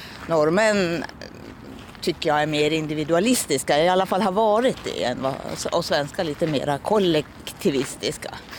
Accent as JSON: {"language": "Swedish", "country": "Norway", "tie": "born or raised there", "second_language": "Swedish", "moved": "as an adult", "lives_now": "Luleå, Sweden", "said": "jag är född och uppvuxen i Norge och flyttade till Luleå när jag var i kanske 25 års ålder."}